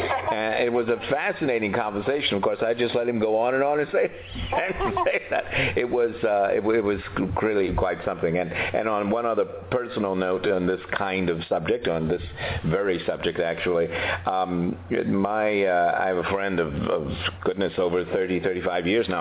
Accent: New York, United States; like I'm from New York, that was always easy

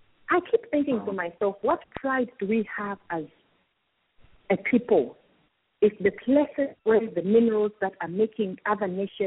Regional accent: Chililabombwe, Copperbelt, Zambia; born there; Yes, I was born in Chilabombwe myself.

